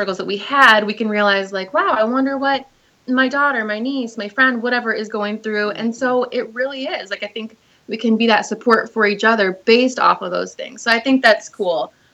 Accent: Michigan, United States; also born or lived in Florida; I spent the last like 5 years living in Florida and kind of going back and forth between Michigan, my home state, and Florida

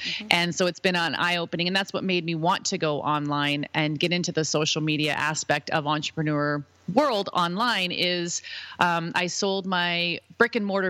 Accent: Ontario, Canada; When I was 6, my parents got separated, and I grew up in Ontario, Canada, so on the East Coast.

